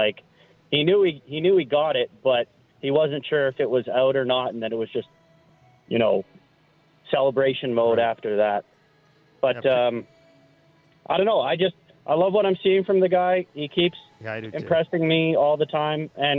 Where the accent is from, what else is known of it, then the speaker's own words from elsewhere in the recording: Winnipeg, Manitoba, Canada; I'm a guy from Winnipeg originally.